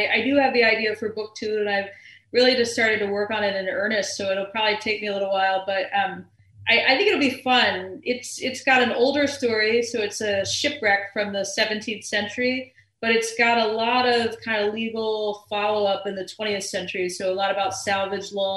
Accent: Maryland, United States; I'm from Maryland and, you know, we've got a little independent bookstore in the town where I went to high school, or you drive to the Western Shore

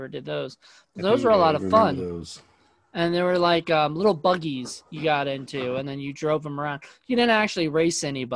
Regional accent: Williamsburg, Virginia, United States; Like, growing up in Williamsburg, Virginia, we have Busch Gardens.

